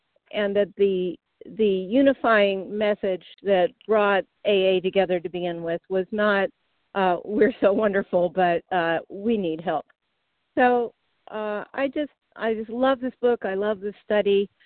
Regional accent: Redmond, Oregon, United States; I'm from Redmond, Oregon, and a very grateful member of this meeting.

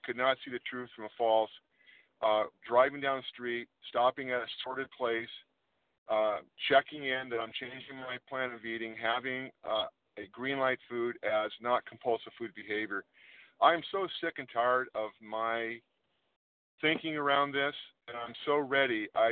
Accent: California, United States; I'm from Northern California, and thank you, Team Friday.

